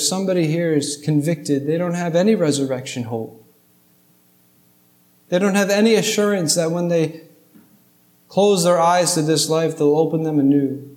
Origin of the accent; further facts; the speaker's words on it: Rhode Island, United States; many of you know I'm from Rhode Island.